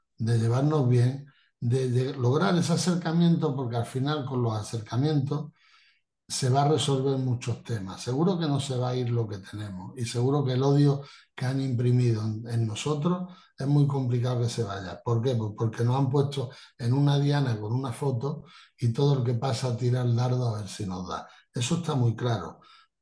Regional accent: Spain; que somos españoles igual que ellos, que somos personas, que somos empresarios

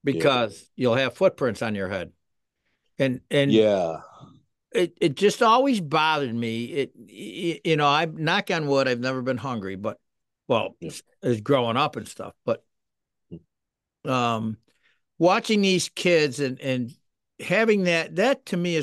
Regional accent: Boston, Massachusetts, United States; but I grew up in the North End and there were kids there

